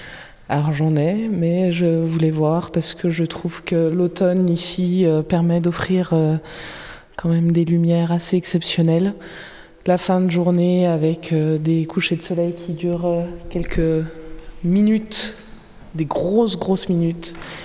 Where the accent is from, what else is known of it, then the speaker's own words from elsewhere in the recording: Bourgogne-Franche-Comté, France; je ne suis pas du tout originaire de là, je suis originaire du Jura, d'en haut des montagnes. Et du coup, arriver dans le Divois, habiter en bas, il fallait que j'apprenne à le connaître.